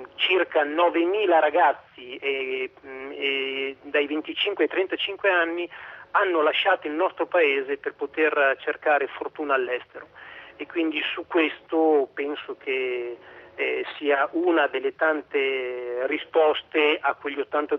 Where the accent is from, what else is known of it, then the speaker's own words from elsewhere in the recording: Forlì, Emilia-Romagna, Italy; Io sono di Forlì e quindi vivo nella dinamica Romagna e quindi regione Emilia-Romagna.